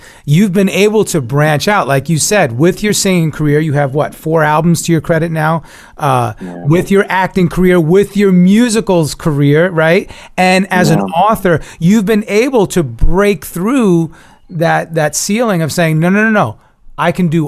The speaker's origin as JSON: {"language": "English", "region": "New York", "country": "United States", "said": "I'm from New York. I know you've been plenty of time in New York."}